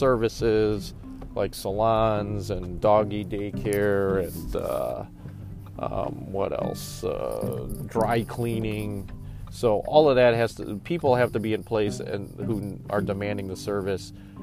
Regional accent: Cleveland, Ohio, United States; but I grew up in Cleveland

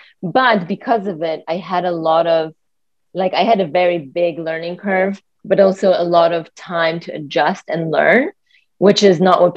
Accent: Poland; now in Canada; I grew up in Poland and Polish. We came to Canada in 99. So like, what is that, 21, 22 almost years ago?

